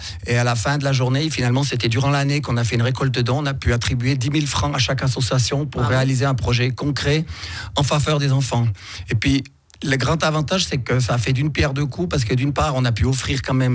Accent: Valais, Switzerland; je suis valaisan

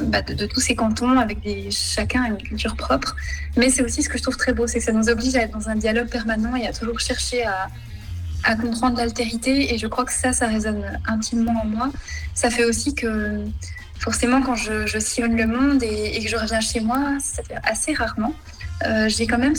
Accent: Jura, Switzerland; J'ai grandi dans le Jura suisse à partir de l'âge de 5 ans. J'y ai fait le lycée. Ensuite, j'ai étudié à Vienne.

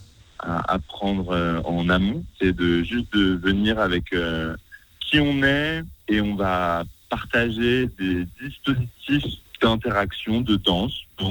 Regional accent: Besançon, Bourgogne-Franche-Comté, France; now in Strasbourg, France; je suis artiste chorégraphique, j'ai 27 ans. Je viens de Besançon, j'habite à Strasbourg.

